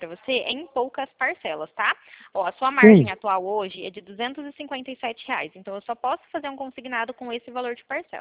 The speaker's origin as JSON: {"language": "Portuguese", "region": "São Paulo", "country": "Brazil", "said": "Eu sou daqui do interior de São Paulo"}